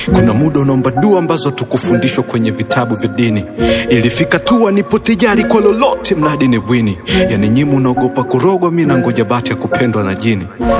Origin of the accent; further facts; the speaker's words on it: Temeke, Dar es Salaam, Tanzania; Natoka Temeke kule mbako Mugambo naruka na kukanyagana.